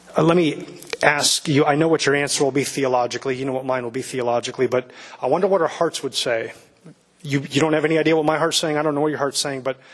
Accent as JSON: {"language": "English", "town": "Pella", "region": "Iowa", "country": "United States", "tie": "born or raised there", "said": "Again, I'm from Pella, from 10 years old up. A lot of Dutch heritage."}